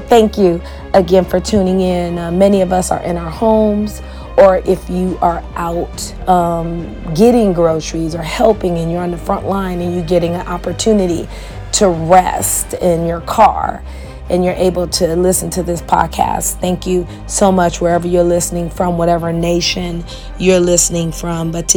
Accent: Chicago, Illinois, United States; We grew up in Chicago, and I have three other siblings. It was four of us.

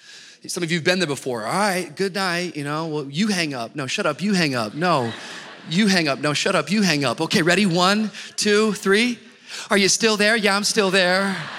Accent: Miami, Florida, United States; if you ever go camping, which we're from Miami, so we don't

